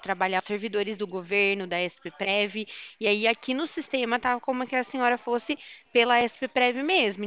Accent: Araras, São Paulo, Brazil; Não, na verdade eu sou da cidade de Araras.

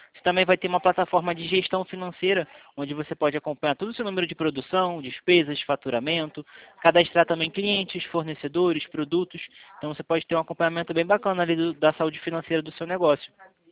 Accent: Rio de Janeiro, Brazil; Não, eu sou do Rio de Janeiro

